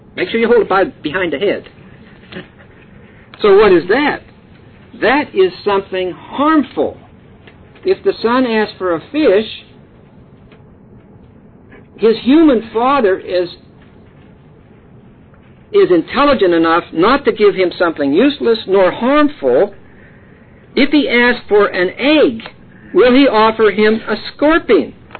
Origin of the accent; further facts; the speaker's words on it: East Pittsburgh, Pennsylvania, United States; When I was 3 years old, I was raised in East Pittsburgh in a tenement house.